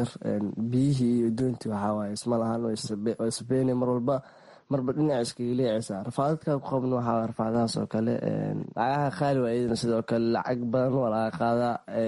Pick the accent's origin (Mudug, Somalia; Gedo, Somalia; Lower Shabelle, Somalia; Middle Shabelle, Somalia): Middle Shabelle, Somalia; Jowhar; born there; inkastoo aan jowhar jeclahay inay tahay magaaladii aan ku dhashay